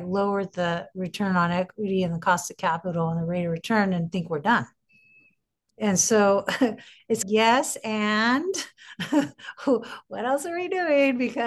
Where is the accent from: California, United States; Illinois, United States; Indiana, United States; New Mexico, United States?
California, United States; Sacramento; I actually growing up in Sacramento